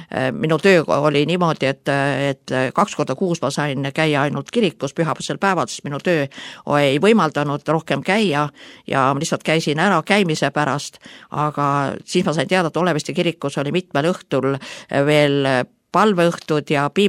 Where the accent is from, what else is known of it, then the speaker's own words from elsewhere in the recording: Kuusalu, Harju County, Estonia; olen Kuusalust pärit ja seal ma kuulsin Jumala sõna